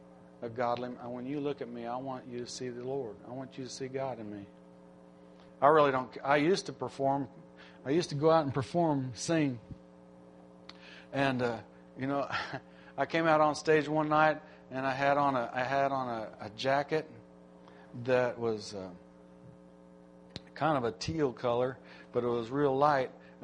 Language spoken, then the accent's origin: English; Milwaukee, Wisconsin, United States; born there; also born or lived in Phoenix / Decatur / Chickasaw; I was born in Milwaukee, Wisconsin. Pastor there was, if I can think now, Brother Benny Morris. We moved to Phoenix, Arizona. Moved from Phoenix, Arizona to Decatur, Illinois. From Decatur, Illinois, we moved to Chickasaw, Alabama.